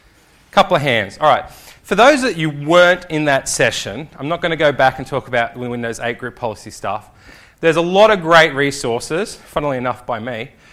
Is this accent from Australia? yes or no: yes; Australia; If you might have told by the accent, I'm from Australia.